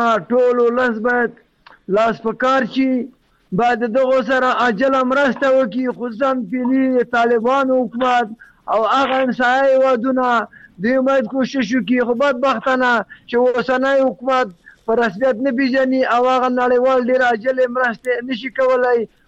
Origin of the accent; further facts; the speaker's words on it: Logar, Afghanistan; زه خپل د لوګر د ولایت یم